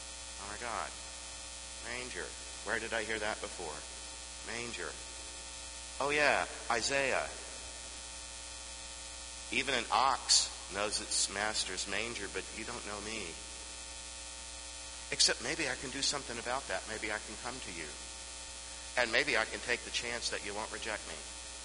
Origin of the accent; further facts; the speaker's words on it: Texas, United States; I grew up in Texas, and every church leader in Texas calls him or herself a sinner.